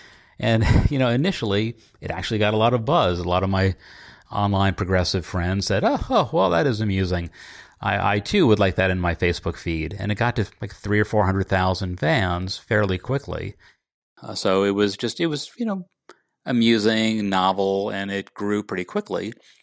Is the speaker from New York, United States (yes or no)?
yes; Valley Stream, New York, United States; I grew up in a place called Valley Stream, New York, which is on Long Island, not too far from Kennedy Airport.